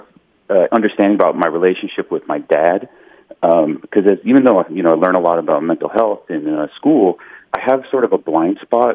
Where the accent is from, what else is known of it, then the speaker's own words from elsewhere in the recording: Covina, California, United States; I grew up in Covina, just down the road from you guys